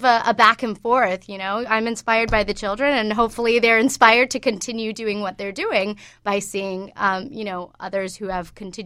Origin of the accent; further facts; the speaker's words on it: Georgia, United States; So I grew up in Georgia mostly, and I went to Georgia State